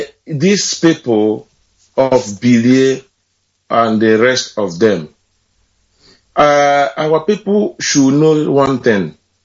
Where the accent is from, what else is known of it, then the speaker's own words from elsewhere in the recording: Alor, Anambra, Nigeria; now in France; Yeah, this is … calling from France. I'm from Alo in Indemi local government area, Biafra land.